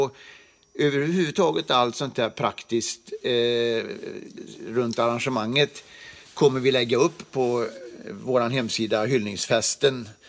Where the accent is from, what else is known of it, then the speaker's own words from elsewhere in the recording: Västra Götaland County, Sweden; jag är ju inte värmlänning. Så jag löver inget. Liksom. De bara löver och löver. Men jag är ju västgöt.